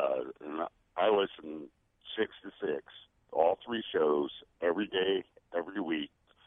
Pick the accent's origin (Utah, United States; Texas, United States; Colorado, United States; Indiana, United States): Colorado, United States; Denver; moved away; And I'm from Denver, so I'm a Bronco fan.